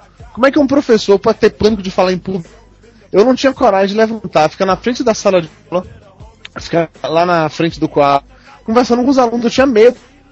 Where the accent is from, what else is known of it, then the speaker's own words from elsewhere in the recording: Bahia, Brazil; moved away as an adult; also born or lived in São Paulo; voltei para a Bahia, mais especificamente para minha cidade natal, para Marlosa.